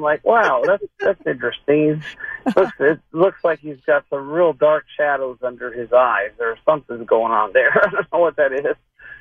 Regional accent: Whidbey Island, Washington, United States; I'm 62 years old, but I grew up in Washington State on Whidbey Island.

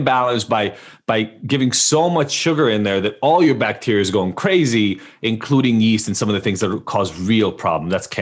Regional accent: Israel; I grew up in Israel

